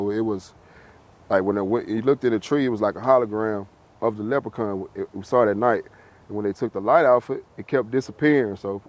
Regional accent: Mobile, Alabama, United States; Mobile, Alabama.

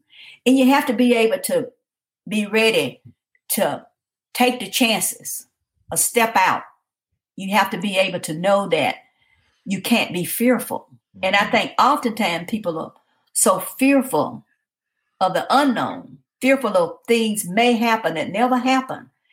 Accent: the South, United States; I grew up in the South. My grandparents raised us.

